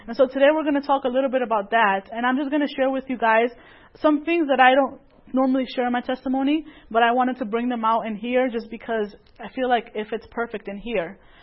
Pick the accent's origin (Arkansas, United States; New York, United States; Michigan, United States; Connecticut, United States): Connecticut, United States; Bridgeport; And I come from Connecticut, and the city that I live in, or that I lived in, is Bridgeport. And Bridgeport is known to be one of the most dangerous cities in the United States.